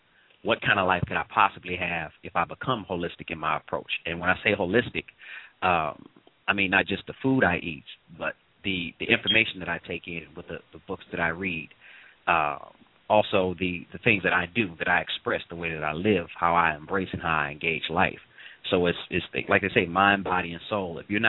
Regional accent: St. Louis, Missouri, United States; St. Louis, originally. St. Louis, Missouri.

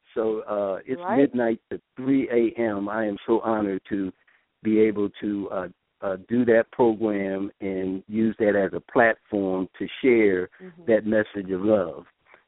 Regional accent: Philadelphia, Pennsylvania, United States; I did radio before in Philadelphia, and that's where I started out in my hometown doing radio there.

